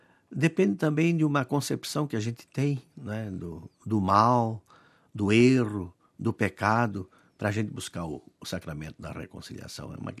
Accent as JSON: {"language": "Portuguese", "town": "Rio do Sul", "region": "Santa Catarina", "country": "Brazil", "tie": "born there", "lives_now": "São José dos Campos, Brazil", "said": "já que eu nasci em Santa Catarina, não é? Rio do Sul, saí de Porto Alegre"}